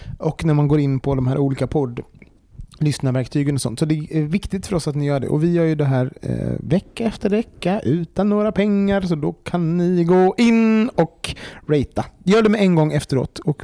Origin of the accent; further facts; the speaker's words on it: Gothenburg, Västra Götaland County, Sweden; Nej, men jag ska ner till min familj i Lysekil. Jag är ju från Göteborg, men alla har flyttat ut till Lysekil.